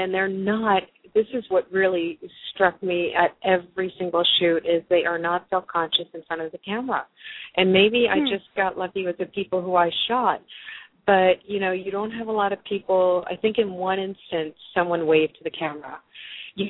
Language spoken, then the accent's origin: English; United States; and I'm already American, and my French is not so great